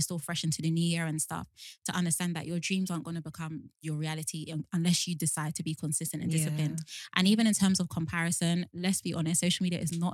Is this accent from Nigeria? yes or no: yes; Nigeria; Even as a Nigerian, I'm no, she's not even lying. Juju is actually real.